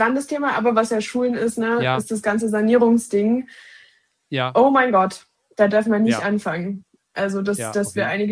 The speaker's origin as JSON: {"language": "German", "town": "Dresden", "region": "Saxony", "country": "Germany", "said": "Ich bin auch Dresdnerin"}